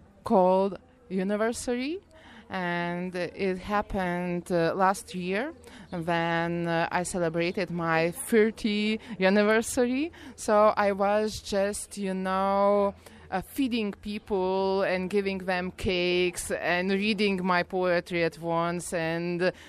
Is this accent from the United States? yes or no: no; Lithuania; English is a second language; I am from Lithuania.